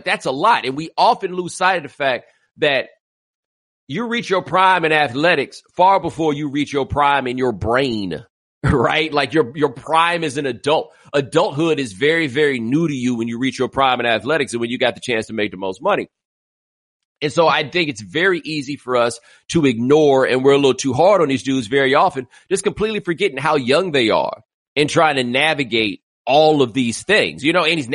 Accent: Houston, Texas, United States; talking about I had a bias against the Bulls because I'm from Houston

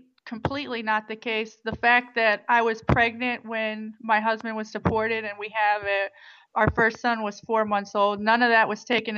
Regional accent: United States; I'm not Mexican. I'm American. I want to be here in America.

